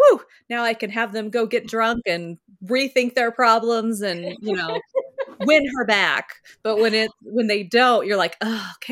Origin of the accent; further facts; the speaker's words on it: Midwest, United States; I grew up in the Midwest. Everybody had four wheelers and dirt bikes and, you know, so I was familiar enough.